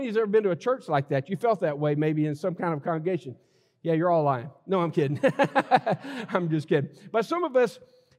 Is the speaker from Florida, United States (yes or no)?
no; Austin, Texas, United States; I'm a visiting minister here today, and I'm from the Austin area